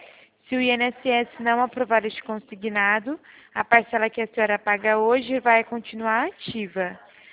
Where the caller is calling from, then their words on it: Presidente Prudente, São Paulo, Brazil; Eu falo de Presidente Prudente, interior de São Paulo.